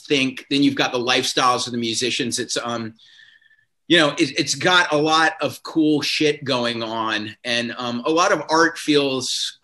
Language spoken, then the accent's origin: English; South Carolina, United States; Growing up in South Carolina, where it was preppy and conservative, I was frustrated